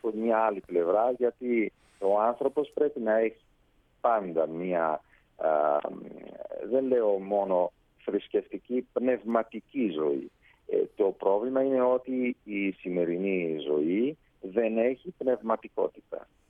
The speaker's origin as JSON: {"language": "Greek", "town": "Acquaviva delle Fonti", "region": "Apulia", "country": "Italy", "said": "η πόλη μου δεν είναι Μπάρι, είναι 20 χιλιόμετρα από το Μπάρι, είναι 20.000 ατόμων, είναι μια μικρή πόλη."}